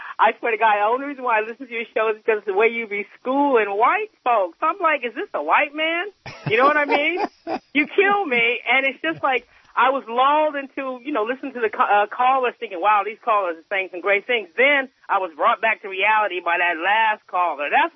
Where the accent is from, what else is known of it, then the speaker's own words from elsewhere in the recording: United States; But I'm cool. I'm American. My folks have been here for 300 years.